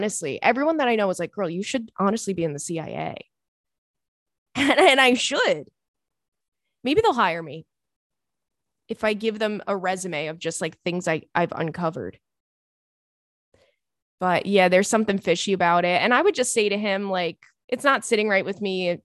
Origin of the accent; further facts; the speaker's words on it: United States; It makes me feel very like dumb and silly as an American